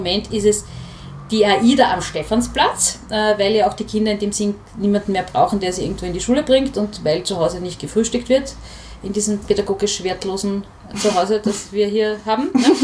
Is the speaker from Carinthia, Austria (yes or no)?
no; Vienna, Austria; ich bin in Hütteldorf aufgewachsen, also wirklich in so einem noch recht verschlafenen Eck.